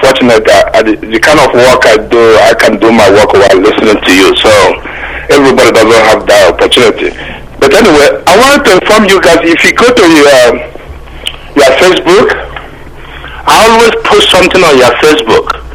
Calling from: Colorado, United States; I'm calling from Colorado.

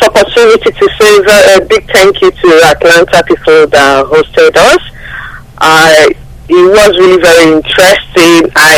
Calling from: London, United Kingdom; I'm calling from London.

